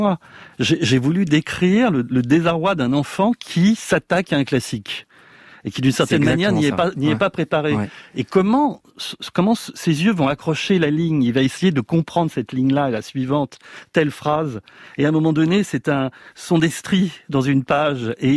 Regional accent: France; born there; French is a second language; même si je suis né en France et même si j'ai parlé spontanément le français à la maternelle, je n'avais pas les mécanismes, l'inconscient du français.

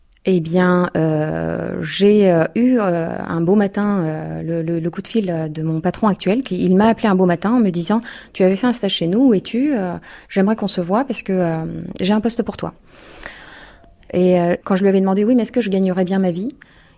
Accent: France; d'origine turque en fait, je suis née en Turquie et j'ai grandi en France.

